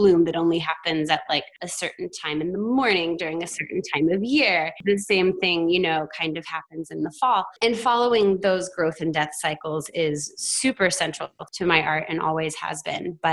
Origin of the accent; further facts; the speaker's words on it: the South, United States; I always loved my tattoos, you know, despite I grew up in the South